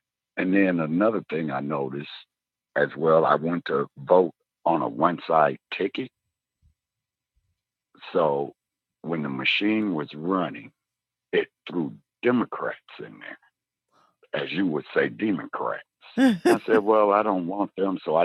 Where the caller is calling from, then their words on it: Indianapolis, Indiana, United States; Indianapolis, Indiana.